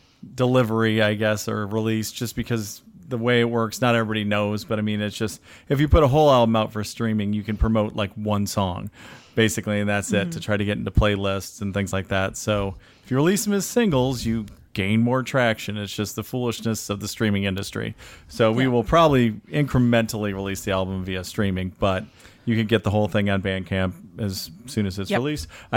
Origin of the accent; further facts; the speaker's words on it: Gary, Indiana, United States; growing up in the Gary area, I used to see the sunset with, you know, Chicago in the distance and the dirty steel mills also right there.